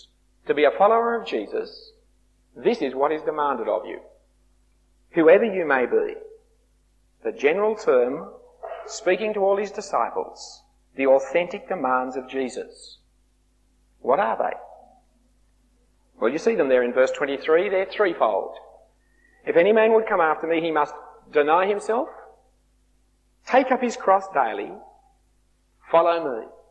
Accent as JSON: {"language": "English", "town": "Sydney", "region": "New South Wales", "country": "Australia", "tie": "born or raised there", "said": "I grew up in Bellevue Hill, that fine part of Sydney."}